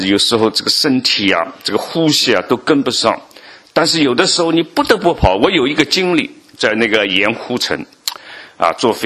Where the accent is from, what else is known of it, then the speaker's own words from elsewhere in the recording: Shanghai, China; 所以我作为一个上海人啊，非常兴奋。